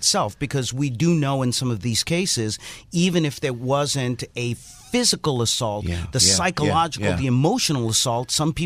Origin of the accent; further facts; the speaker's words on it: Haiti; now in United States; even though I come from Haiti